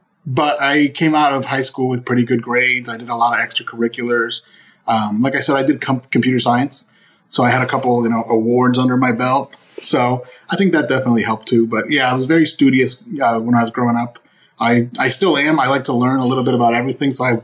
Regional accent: Pennsylvania, United States; So I grew up in Pennsylvania. So my family's still in PA. I'm PA raised.

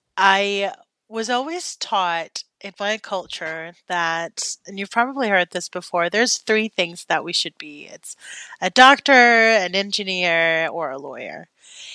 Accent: Denmark; Because as a Dane, you know, growing up in Denmark, we're very straight to the conversation.

